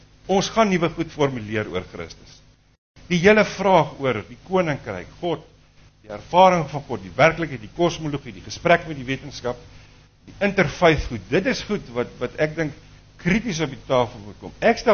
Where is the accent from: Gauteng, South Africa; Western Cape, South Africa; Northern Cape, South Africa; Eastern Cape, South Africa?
Western Cape, South Africa; Paarl; ek is hier van die Perl af.